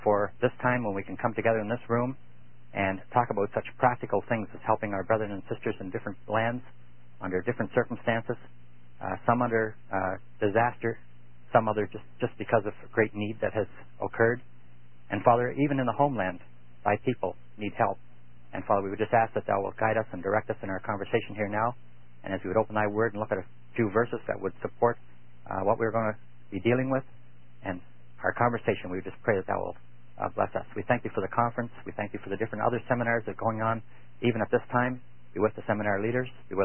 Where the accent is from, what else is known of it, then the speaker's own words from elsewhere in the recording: the Maritimes, Canada; I come from the Maritimes, really, in Canada.